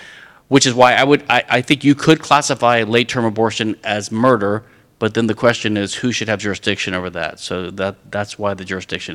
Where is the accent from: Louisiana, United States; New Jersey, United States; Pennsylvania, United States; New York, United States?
Louisiana, United States; in some countries like France and in my home state of Louisiana is what's called forced heirship